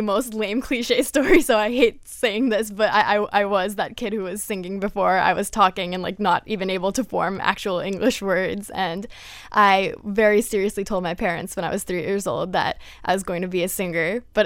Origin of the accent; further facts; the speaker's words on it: Parkland, Florida, United States; also born or lived in Los Angeles, United States; We moved to Parkland from, I was born in Los Angeles, and we moved here when I was three, so I've pretty much spent my entire life in Parkland